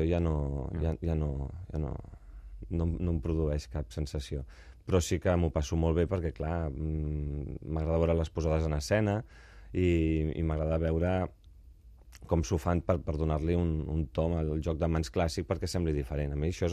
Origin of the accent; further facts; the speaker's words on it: Barcelona, Catalonia, Spain; A més, jo soc de Barcelona, i que et pugui venir a veure la gent de la teva ciutat, doncs fa il·lusió.